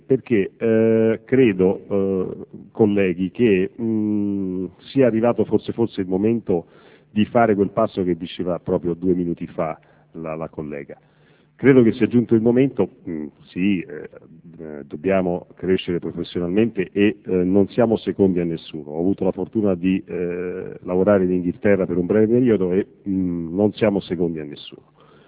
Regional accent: Florence, Tuscany, Italy; vengo da Firenze.

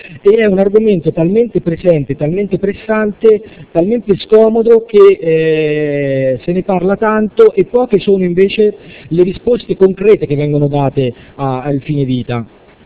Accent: Perugia, Umbria, Italy; Io vengo da Perugia, sapete benissimo, è una città molto famosa in questo periodo per il cioccolato.

